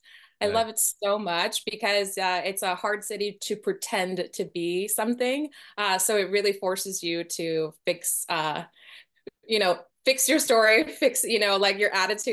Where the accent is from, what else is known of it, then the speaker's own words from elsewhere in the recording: South Padre Island, Texas, United States; also born or lived in Austin; now in New York City, United States; But I'm from the Valley. I was raised in South Padre Island, and I love all things RGB. but I've been now living in New York for 8 years this month.